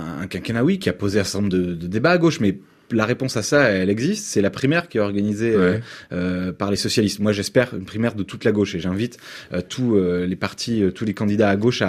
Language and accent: French; Hauts-de-France, France; je viens des Hauts-de-France, moi. J'ai voté aux élections régionales.